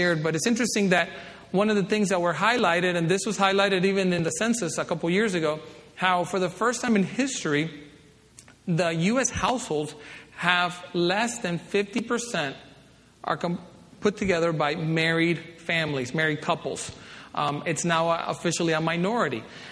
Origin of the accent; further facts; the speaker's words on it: Dominican Republic; now in United States; I mean, growing up in the Caribbean, you are born a Catholic. I mean, you don't have a choice. That's just the way you're born. I often kid in Sunday's class that, just like Paul said, I am a Jew of the Jew. Well, you're looking at an American-born Dominican